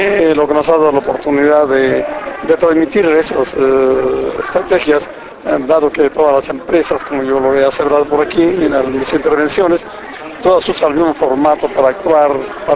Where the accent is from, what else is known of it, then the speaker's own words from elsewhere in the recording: Cerro San Pedro, San Luis Potosí, Mexico; volviendo a lo de Cerro San Pedro, que es el lugar de donde yo vengo, de México, en el estado de San Luis Potosí